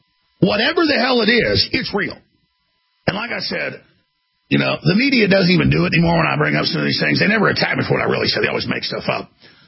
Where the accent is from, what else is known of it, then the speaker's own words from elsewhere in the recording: Dallas, Texas, United States; You couldn't shake a stick where I grew up in Dallas without running into the devil worshipers.